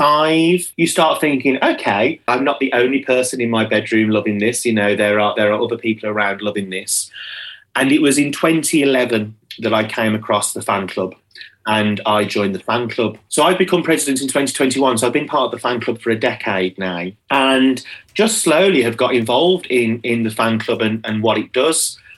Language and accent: English; Birmingham, West Midlands, United Kingdom; So I'm originally from Birmingham